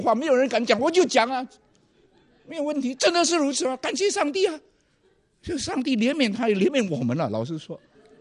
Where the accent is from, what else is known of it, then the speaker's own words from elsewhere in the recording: Fujian, China; 你有没有看到我们福建人呢很坏